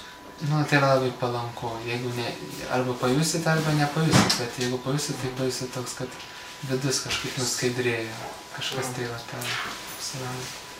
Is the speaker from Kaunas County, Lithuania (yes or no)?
yes; Kaunas, Kaunas County, Lithuania; Aš tai augau Kaune, praktiškai visą laiką Kaune. O po to gamtoj gyvenau, dabar vėl gamtoj gyvenu.